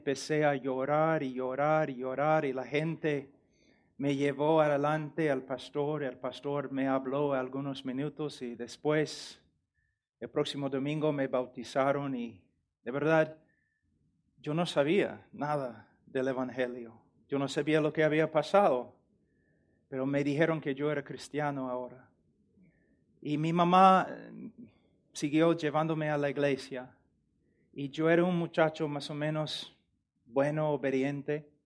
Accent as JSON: {"language": "Spanish", "region": "Illinois", "country": "United States", "tie": "born there", "second_language": "Spanish", "said": "Yo nací en Perú decimos chacra, en un rancho en los Estados Unidos, en Illinois, donde mi familia criaba vacas y caballos. Y yo era entrenador de caballos cuando yo tenía 11 años."}